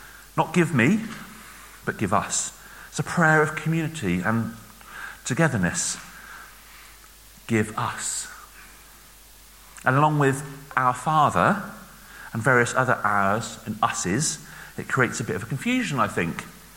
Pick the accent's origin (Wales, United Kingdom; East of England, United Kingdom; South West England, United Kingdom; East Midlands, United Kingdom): South West England, United Kingdom; Bristol; accent: Bristol; I'm from Bristol, and I speak Bristol.